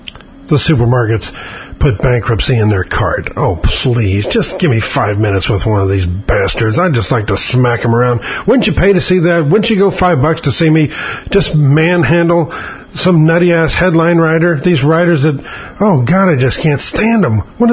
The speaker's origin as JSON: {"language": "English", "region": "Oklahoma", "country": "United States", "said": "I know I'm from Oklahoma, and rodeos are stupid"}